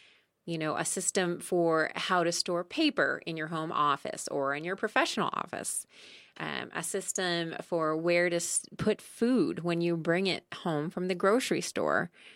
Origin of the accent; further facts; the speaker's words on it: Maine, United States; moved away as an adult; also born or lived in Vermont; now in Rogue Valley, United States; Yes, I'm originally from New England. I grew up in Maine and then as an adult moved to Vermont.